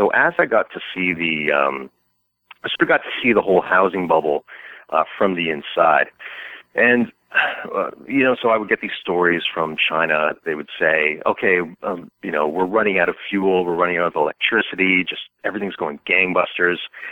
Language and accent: English; Ottawa, Ontario, Canada; I grew up in Ottawa, so it's sort of the place where it's just politics all the time.